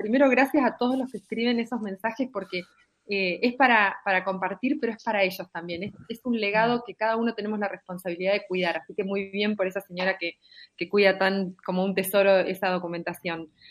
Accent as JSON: {"language": "Spanish", "town": "Tres Arroyos", "region": "Buenos Aires Province", "country": "Argentina", "tie": "born or raised there", "also_born_or_lived": "Oriente", "said": "yo soy de Tres Arroyos, nací en realidad en Oriente, un pueblo de la provincia de Buenos Aires, y me radiqué en Tres Arroyos con mi familia y vivo acá."}